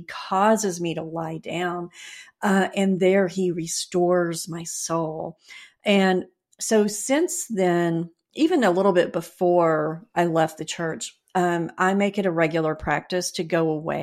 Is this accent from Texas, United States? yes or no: yes; Dallas, Texas, United States; born there; which was that I was born in Dallas and my birth mother already had two children.